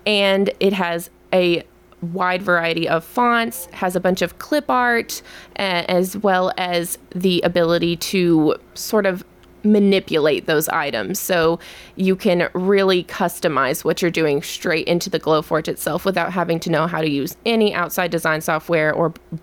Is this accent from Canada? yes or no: no; Lebanon; And I grew up in Lebanon and I didn't even consider going to the public library.